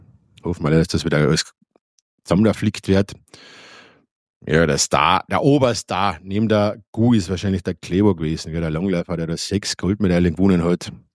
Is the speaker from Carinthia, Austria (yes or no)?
yes; Carinthia, Austria; Wobei, als Kärntner Fußballfan habe ich es ja momentan nicht leicht.